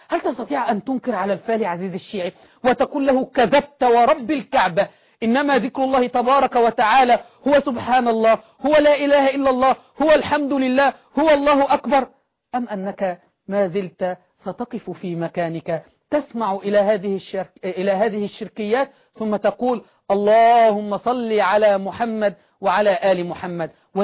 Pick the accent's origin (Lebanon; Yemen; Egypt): Egypt; نحن عندنا في مصر إذا أتيت إلى رجل كبير من عوام أهل السنة والجماعة